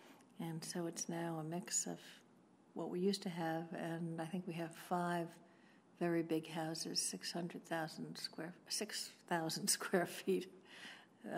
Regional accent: New Jersey, United States; I was raised in New Jersey and spent my summers in Virginia with my father's parents on a farm.

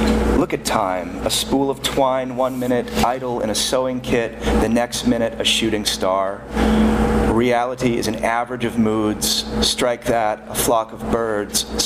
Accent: Burlington, Vermont, United States; When I was a kid, growing up outside of Burlington, Vermont, I didn't know my father

